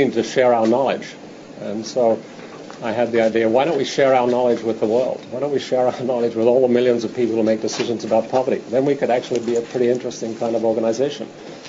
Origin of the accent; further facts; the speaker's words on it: Sydney, New South Wales, Australia; moved away as an adult; also born or lived in England; now in Washington, United States; I was born in Sydney, Australia. I grew up there. I studied psychology at Sydney University.